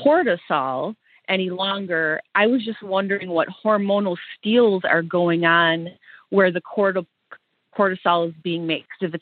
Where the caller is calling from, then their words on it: New York, United States; I'm calling from Western New York.